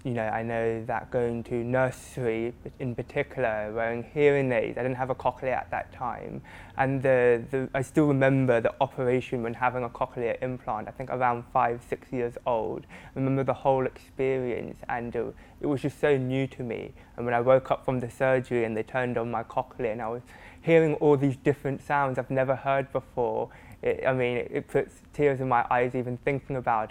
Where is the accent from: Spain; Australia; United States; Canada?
Australia; also born or lived in New Zealand; now in United Kingdom; I always say to people that I'm born in New Zealand, I was raised in Australia and now I live here in the UK.